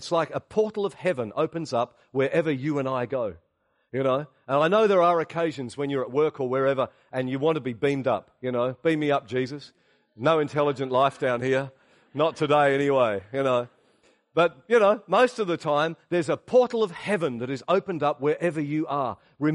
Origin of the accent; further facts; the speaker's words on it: Australia; You know, we're from Australia, but more importantly, we're from heaven.